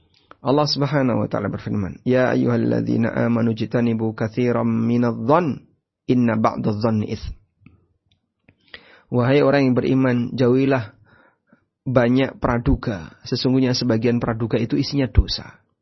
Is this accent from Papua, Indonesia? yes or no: no; Yogyakarta, Special Region of Yogyakarta, Indonesia; Mas, kamu dari mana? Ya, saya sampaikan, saya dari Jogja.